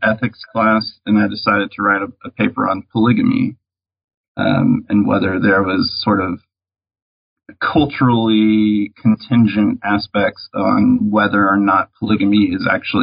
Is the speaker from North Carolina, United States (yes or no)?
no; Georgia, United States; also born or lived in Texas; Obviously, I didn't encounter many Mormons growing up near Atlanta.